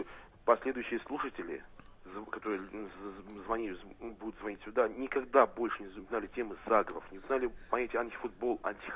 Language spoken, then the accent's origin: Russian; Saint Petersburg, Russia; я европеец, русский, питерец